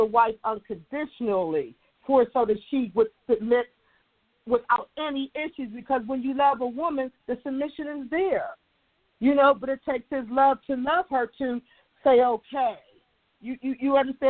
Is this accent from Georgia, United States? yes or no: yes; Atlanta, Georgia, United States; I'm from Atlanta, Georgia, and I thank you all for having this program today.